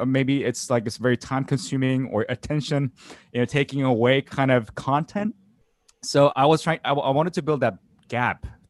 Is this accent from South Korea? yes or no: yes; South Korea; But if you look back in the 90s, where I grew up in South Korea